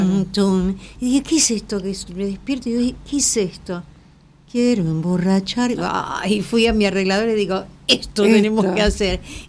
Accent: Paraguay; Yo soy paraguaya

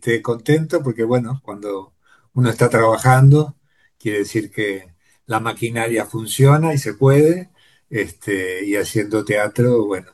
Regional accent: Chacabuco, Buenos Aires Province, Argentina; Yo vivía en Chacabuco, en la avenida Alsina, que es la avenida principal, que está a media cuadra de la plaza, y frente a mi casa estaba el teatro, que hoy es el Teatro Italiano de Chacabuco

